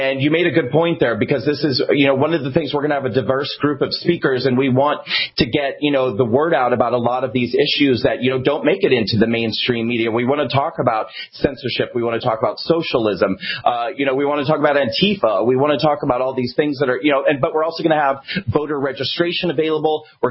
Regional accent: United States; I'm a concerned patriot. I'm an American.

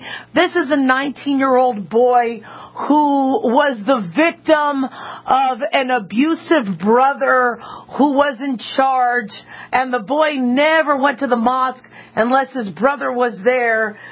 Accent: United States; I'm an American, and I live here, and I pay my taxes because we are a strong country.

